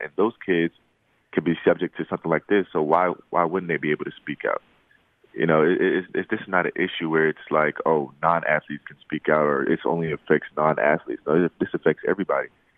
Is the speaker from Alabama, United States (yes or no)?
no; Atlanta, Georgia, United States; I'm from Atlanta, so, well, Metro Atlanta.